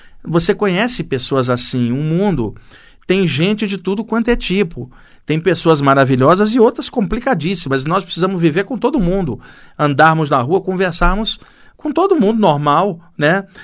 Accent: Rio de Janeiro, Brazil; born there; moved away as an adult; now in São Paulo, Brazil; Eu nasci lá no Rio de Janeiro, vim para cá, para São Paulo já adulto

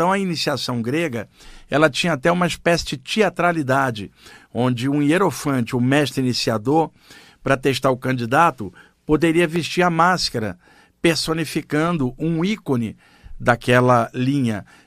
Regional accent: Rio de Janeiro, Brazil; ir nos grupos espirituais do Rio de Janeiro, onde eu cresci

